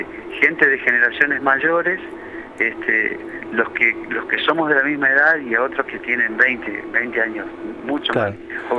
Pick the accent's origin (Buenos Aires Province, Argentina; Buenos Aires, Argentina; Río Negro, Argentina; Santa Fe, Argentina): Santa Fe, Argentina; El río que pasa por mi pueblo, del que hablábamos antes, el Carcarañá primero, donde yo pasé toda mi infancia, y luego el Paraná, que somos todos vecinos de acá, de este río.